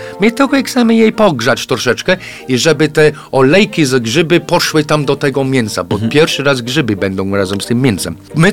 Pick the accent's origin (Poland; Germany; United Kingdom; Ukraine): United Kingdom; England; Polish is a second language; Ja wiem, że ja po angielsku tak trochę sobie pomyślałem i jestem Anglikiem i mówiąc po polsku, być może nie było tak do końca